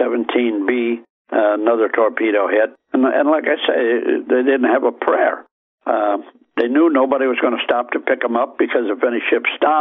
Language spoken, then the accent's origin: English; Chicago, Illinois, United States; now in Florida, United States; Well, I grew up in Chicago in the winter. I was stationed in Lincoln, Nebraska in bitter winter out there. Thanks, I'll stay in Florida.